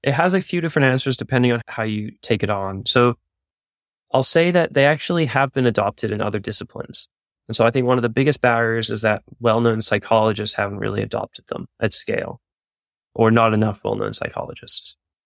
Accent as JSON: {"language": "English", "region": "Northern Territory", "country": "Australia", "tie": "born or raised there", "said": "I was born in Australia, and the first few years of my life, my parents were anthropologists. One of them still is an anthropologist. Another one was doing their dissertation before leaving the field. But we spent my first few years in Aboriginal settlements in Central Australia"}